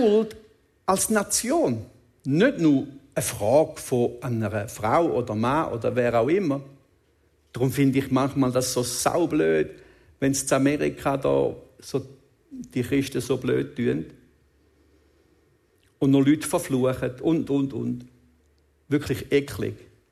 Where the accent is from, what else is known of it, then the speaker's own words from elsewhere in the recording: Switzerland; Ich glaube auch, dass es uns als Schweizer ein Segen ist